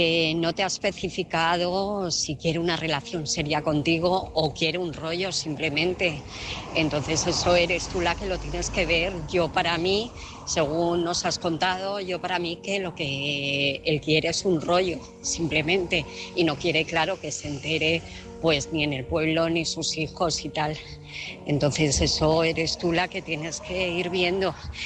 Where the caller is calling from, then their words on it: Alcobendas, Community of Madrid, Spain; de Alcobendas.